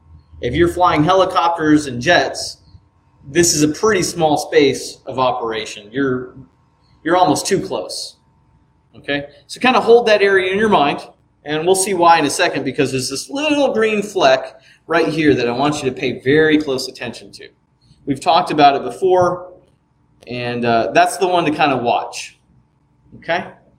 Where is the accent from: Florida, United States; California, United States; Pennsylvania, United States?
Florida, United States; I would call it mountainous, but I'm from Florida.